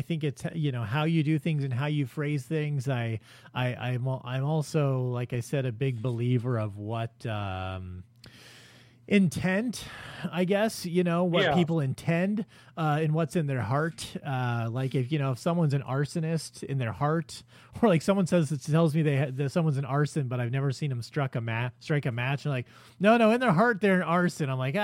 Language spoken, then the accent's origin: English; Los Angeles, California, United States; I'm Mexican. I grew up in the South Central in the 80s. I lived through the LA riots, like all that shit.